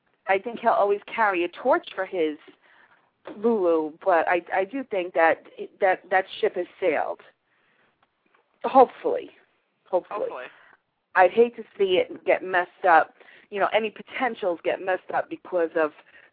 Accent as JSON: {"language": "English", "town": "Miami", "region": "Florida", "country": "United States"}